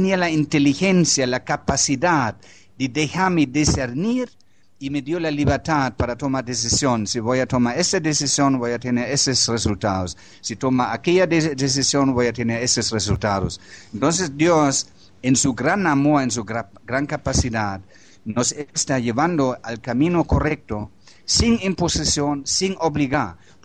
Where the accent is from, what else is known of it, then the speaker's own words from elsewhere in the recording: Germany; Spanish is a second language; Yo como alemán, educado con la teoría de evolución, con la tecnología, la ciencia y todas esas cosas.